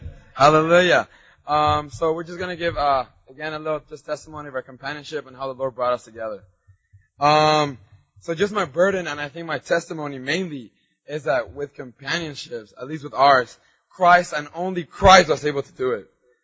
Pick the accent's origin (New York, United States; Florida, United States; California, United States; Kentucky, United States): California, United States; Anaheim; So I lived in Anaheim. I came from Anaheim as a young person